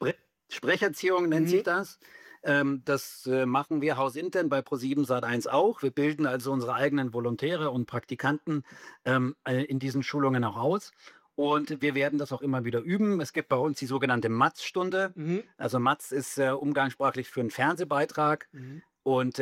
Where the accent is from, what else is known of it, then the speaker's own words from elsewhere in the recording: Bavaria, Germany; Ich komme ja auch aus Bayern, auch wenn man es jetzt nicht unbedingt hört. Aber ja, klar, so manche Ausdrücke, Tonfarben, die bleiben einfach.